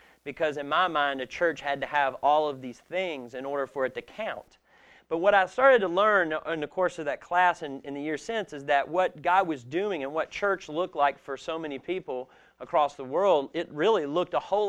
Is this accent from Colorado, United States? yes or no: no; Kentucky, United States; I grew up in Kentucky here and worked for the Fellowship of Christian Athletes for 11 years.